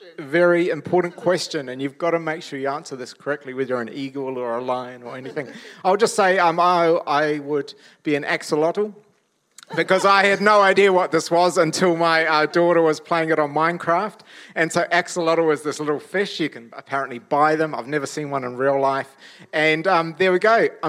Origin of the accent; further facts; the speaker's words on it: Lower Hutt, Wellington, New Zealand; also born or lived in Auckland; I'm the youngest. I was born in Auckland. As a family, we moved down to Lower Hutt. My father became a pastor when I was about 3 years old. And so then we moved up to Gisborne, and I lived there